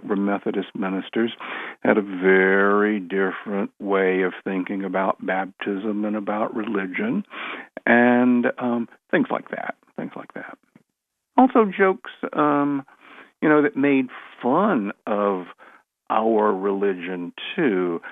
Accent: Southern US, United States; That was part of growing up in the South at that time.

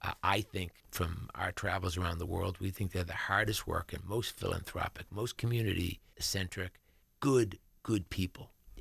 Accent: Massachusetts, United States; So the church that I went to growing up outside of Boston is now condos

